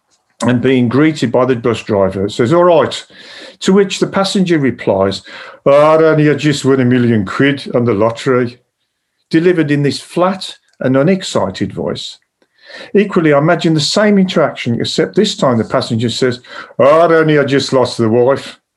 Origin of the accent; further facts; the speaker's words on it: West Midlands, United Kingdom; accent: Birmingham; I'm a Brummie, and it goes with the accent